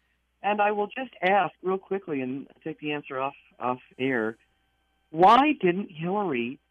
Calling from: Ollie, Iowa, United States; I'm calling from rural Ollie, Iowa

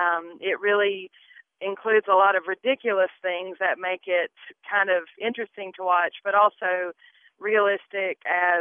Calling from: Mebane, North Carolina, United States; I'm calling from Mebane, North Carolina.

